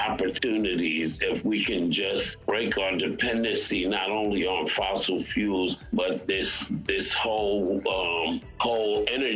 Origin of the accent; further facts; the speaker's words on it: New York, United States; I grew up in New York. I was never in a segregated school